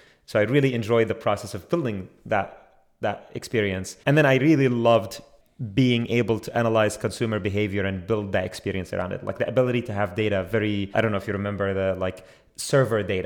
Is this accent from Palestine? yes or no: yes; Palestine; I'm originally from Palestine, so I started reporting on news stories there.